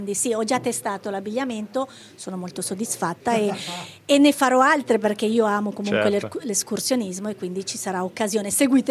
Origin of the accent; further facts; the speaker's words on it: Switzerland; now in United States; io, certo, sono svizzera, sono domiciliata negli Stati Uniti.